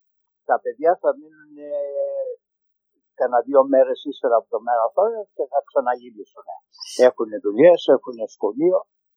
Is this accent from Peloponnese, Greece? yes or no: yes; Molaoi, Peloponnese, Greece; moved away; Είμαι από τη Λαπωνία, Μολάου Σπάγια.